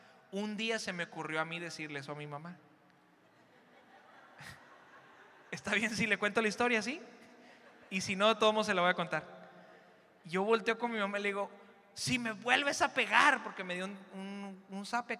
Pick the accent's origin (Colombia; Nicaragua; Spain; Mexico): Mexico; como soy buen mexicano, pues me quedé en la fila.